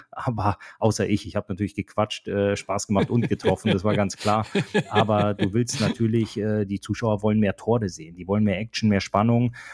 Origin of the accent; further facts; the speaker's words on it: Düsseldorf, North Rhine-Westphalia, Germany; du cruister als Düsseldorfer ein bisschen rum